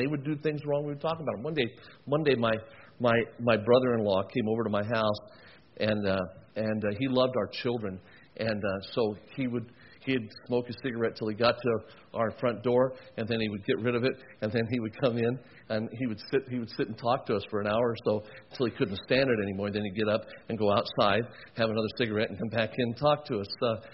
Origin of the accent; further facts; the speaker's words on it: Las Vegas, Nevada, United States; how did you wind up living and being born and raised in Las Vegas?